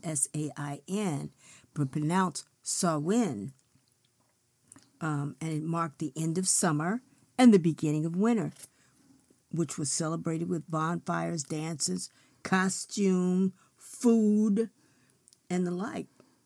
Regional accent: Chicago, Illinois, United States; also born or lived in California; Well, I was from Chicago, and we said trick-or-treat. By the time I got to California, I was too old to say trick-or-treat

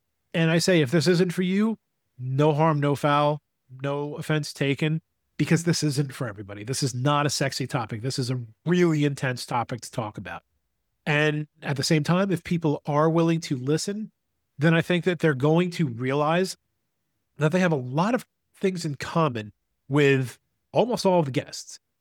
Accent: New York, United States; I'm going up for a charity golf event for the Gabby Petito Foundation in New York, because we're all originally from New York.

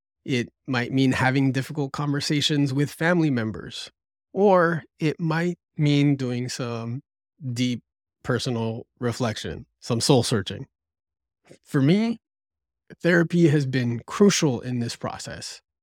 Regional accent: United States; As a Filipino-American born in the U.S., I grew up navigating a unique blend of cultures.

